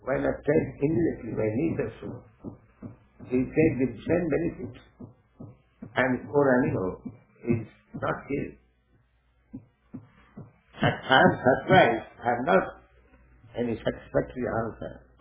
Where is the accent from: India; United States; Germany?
India; English is a second language; No, we have no objection, but because we come from India, this winter is a little troublesome for us.